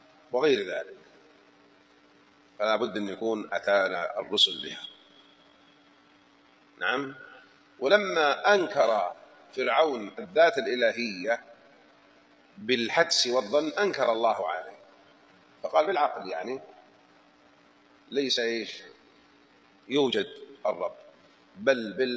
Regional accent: Mecca, Makkah Province, Saudi Arabia; كلمة في حجاز عندنا في مكة

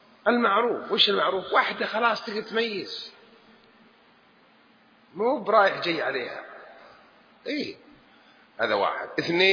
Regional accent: Jeddah, Makkah Province, Saudi Arabia; يسمونها بالحجازية عندنا، أنا من أولاد جدة هنا يعني أعرف أشياء الحجازيين كيف يتكلمون

